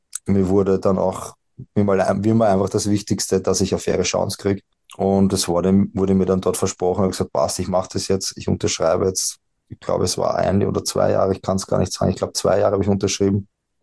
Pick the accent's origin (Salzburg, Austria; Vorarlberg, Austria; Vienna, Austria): Vienna, Austria; raus aus Wien, weil ich bin ein richtiger Wiener.